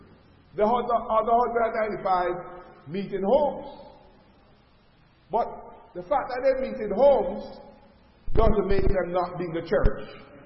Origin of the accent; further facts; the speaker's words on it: Jamaica; Now, we grew up in Jamaica, all the Roman Catholics, they have the priests, the Anglicans have the priests